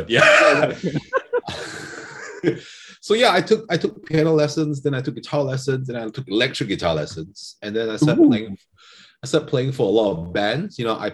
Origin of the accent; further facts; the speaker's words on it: Sarawak, Malaysia; obviously we're from Sarawak